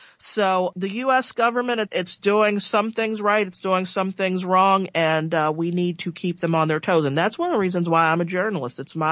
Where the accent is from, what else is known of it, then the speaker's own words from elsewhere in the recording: United States; not as anything more than I'm an American living in 2013